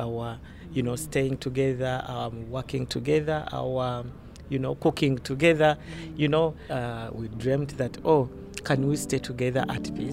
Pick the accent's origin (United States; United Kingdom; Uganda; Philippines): Uganda; moved away; We feel that we are in a safer place compared to my home country, Uganda, where we could not exercise our love.